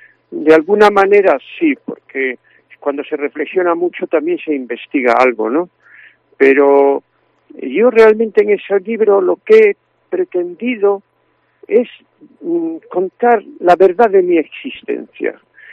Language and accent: Spanish; Pontedeume, Galicia, Spain; Y en la ladera este del Monte Breamo está mi pueblo, donde nací, Ponte Deume.